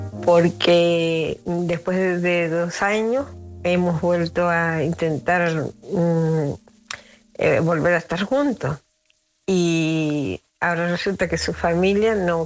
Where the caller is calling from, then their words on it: Santa Cruz de Tenerife, Canary Islands, Spain; llamo de Santa Cruz de Tenerife